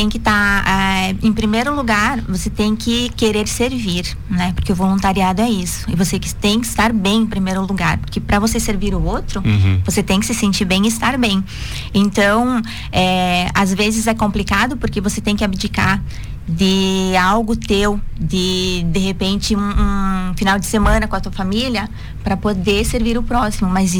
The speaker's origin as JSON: {"language": "Portuguese", "town": "Xaxim", "region": "Santa Catarina", "country": "Brazil", "tie": "born or raised there", "said": "eu nasci aqui em Xaxim, né? Então, me criei no interior até meus 21 anos. Aí depois a gente veio, que a gente chama pra cidade, né?"}